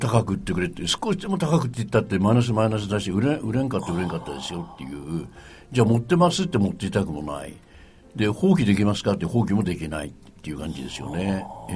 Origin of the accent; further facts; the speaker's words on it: Inami, Toyama, Japan; 今私今稲見出身なんですけども、南砺市稲見ですね、